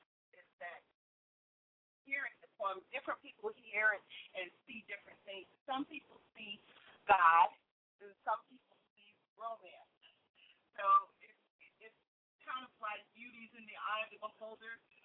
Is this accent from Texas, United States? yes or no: yes; Liberty, Texas, United States; I am originally from Texas, born in Liberty. I'm 50 years old.